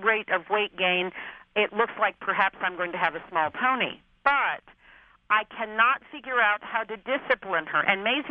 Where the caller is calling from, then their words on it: Rogers, Arkansas, United States; I'm calling from Rogers, Arkansas, the northwest corner of the state.